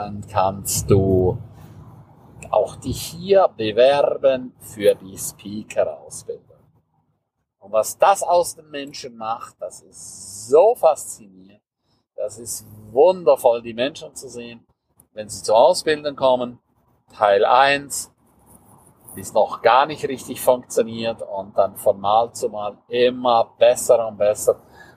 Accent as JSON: {"language": "German", "country": "Switzerland", "also_born_or_lived": "Palatinate", "accent": "Swiss", "lives_now": "Germany", "said": "Auch ich habe mein Schweizer Dialekt. Ja, ich bin ja Schweizer. Lebe schon sehr, sehr lange in der Pfalz. Habe da auch ein pfälzischer Dialekt drin."}